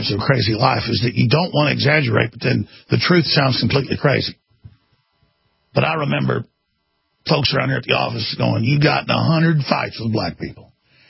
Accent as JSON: {"language": "English", "town": "Dallas", "region": "Texas", "country": "United States", "tie": "born or raised there", "said": "I grew up in Dallas. I grew up where there was a big black neighborhood in our area that was segregated, basically."}